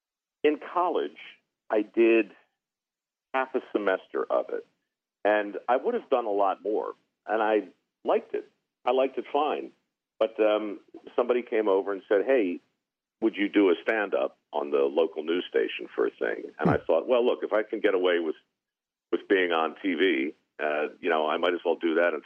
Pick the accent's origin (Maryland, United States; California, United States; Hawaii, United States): Maryland, United States; Baltimore; For years, when I, like in the 80s, late 70s, growing up in Baltimore, I'd be driving around town listening to the radio